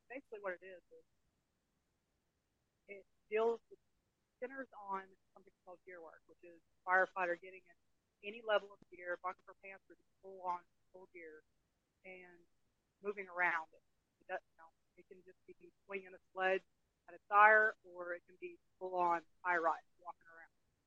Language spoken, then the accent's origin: English; Chattanooga, Tennessee, United States; I'm from Chattanooga, Tennessee.